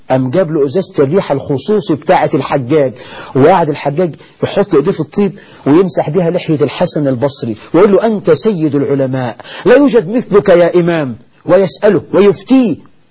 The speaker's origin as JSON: {"language": "Arabic", "country": "Egypt", "said": "بلدنا مصر"}